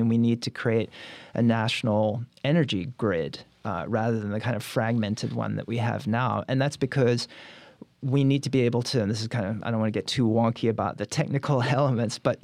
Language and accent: English; South Africa; moved away; I'm originally from South Africa. My family left during the apartheid era, so I don't have much of an accent left.